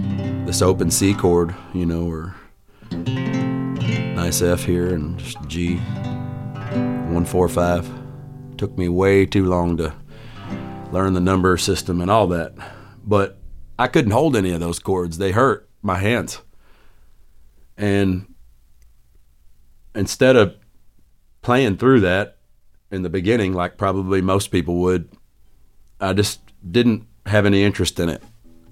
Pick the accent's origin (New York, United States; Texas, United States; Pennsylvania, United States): Texas, United States; San Benito; I was born in the Rio Grande Valley, where the Rio Grande River comes out at the Gulf of Mexico, and in a small town of San Benito, Texas